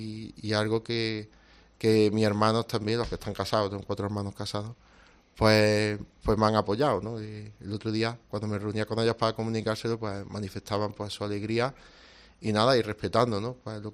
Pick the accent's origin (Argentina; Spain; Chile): Spain; Fuente Palmera, Andalusia; yo soy natural de Fuente Palmera